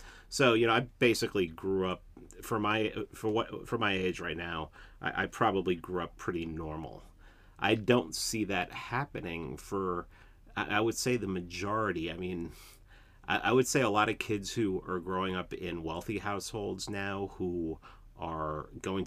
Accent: Bronx, New York, United States; even though I grew up in the South Bronx, and I had every black black Puerto Rican, Dominican, everybody around

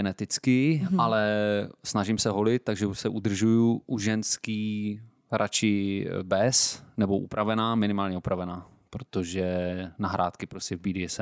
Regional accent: Prague, Czechia; Takže jsem z Prahy, 35

